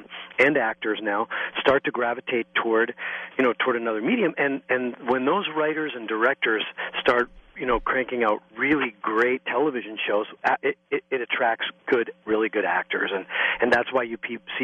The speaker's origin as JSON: {"language": "English", "town": "Green Bay", "region": "Wisconsin", "country": "United States", "said": "I did. I came from Green Bay, Wisconsin."}